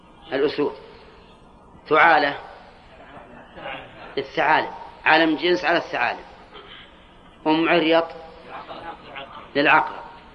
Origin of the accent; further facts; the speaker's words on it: Al-Qassim, Saudi Arabia; أظن كنية عندنا في القصيم